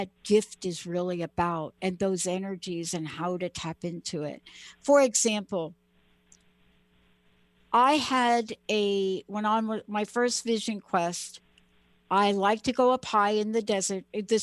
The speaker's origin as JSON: {"language": "English", "region": "New York", "country": "United States", "said": "I'm from New York."}